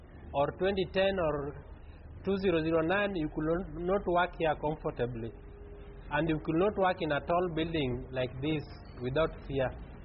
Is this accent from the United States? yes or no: no; Kenya; now in Somalia; I'm from Kenya.